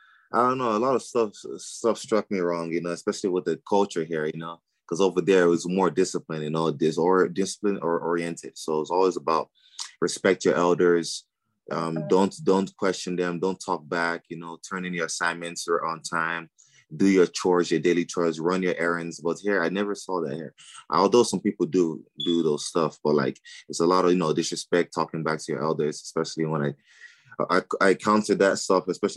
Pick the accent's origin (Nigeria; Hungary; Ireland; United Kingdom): Nigeria; now in Dallas, United States; Oh no! I grew up in Nigeria.